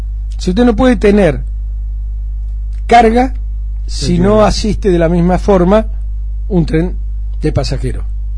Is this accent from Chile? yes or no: no; Argentina; Me preocupa como país, me preocupa como argentino.